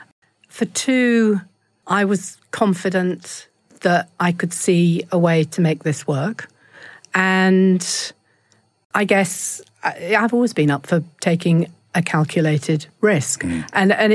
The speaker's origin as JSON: {"language": "English", "town": "Lowestoft", "region": "East of England", "country": "United Kingdom", "tie": "born or raised there", "lives_now": "London, United Kingdom", "said": "My brother and I grew up in Lowestoft on the East Coast, and my brother and I used to make kites when we were in the sixth form"}